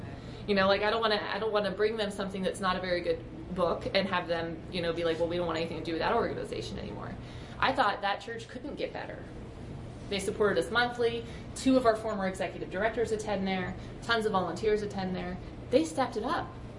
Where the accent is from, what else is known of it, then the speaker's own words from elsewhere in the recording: Pennsylvania, United States; That's why I'm here from Pennsylvania.